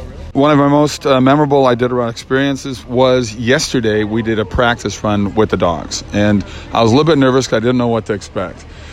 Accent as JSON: {"language": "English", "region": "Minnesota", "country": "United States", "tie": "born or raised there", "said": "But I grew up in Minnesota, so I grew up in snow as well."}